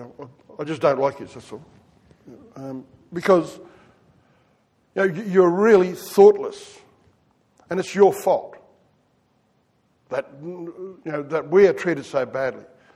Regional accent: Charleville, Queensland, Australia; I was born in Charleville a long time ago, not quite 40,000 years, but quite a while ago now. Back in those days, you know, like, I was living in the Yumba, which is us blackfellas out in southwestern Queensland call an Aboriginal camp.

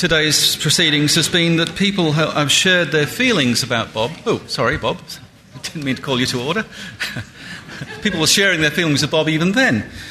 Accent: South Australia, Australia; I was brought up in South Australia, and I'm married to a Scot.

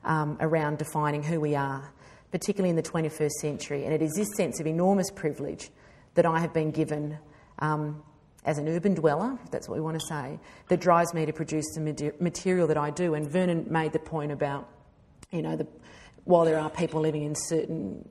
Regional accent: La Perouse, New South Wales, Australia; also born or lived in Sydney; I am from the Wiradjuri Nation of Central New South Wales. My mob's from Cowra. I was born in Gadigal country. Most of you will know that as the city of Sydney. And I've spent most of my life living on Dharawal land out at La Perouse.

